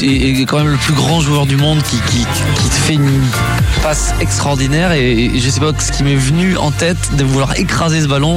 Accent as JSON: {"language": "French", "town": "Grenoble", "region": "Auvergne-Rhône-Alpes", "country": "France", "moved": "yes", "lives_now": "Paris, France", "said": "Je suis monté à Paris, je suis parti de Grenoble."}